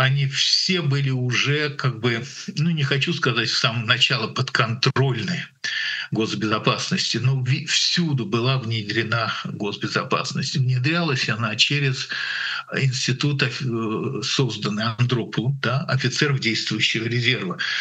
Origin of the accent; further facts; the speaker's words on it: Moscow, Russia; Я сам из Москвы, поэтому я Ленинград плохо знаю.